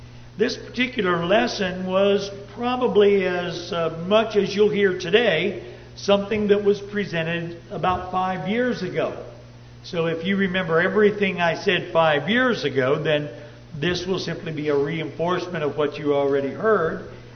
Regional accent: Upper Ohio Valley, United States; And the reason is that we grew up in the Upper Ohio Valley

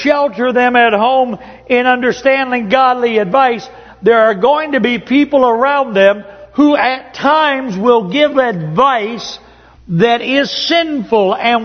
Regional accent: Upper Ohio Valley, United States; I grew up in the Upper Ohio Valley, as most all of you know, and there was a state route. There is a state route 7 that runs, now it runs past my hometown.

